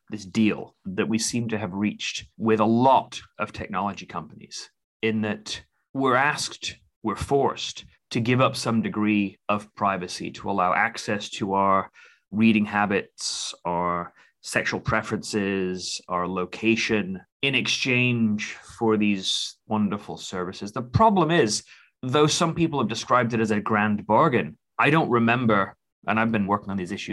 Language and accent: English; United Kingdom; it happened in my home country of Britain during the Brexit referendum.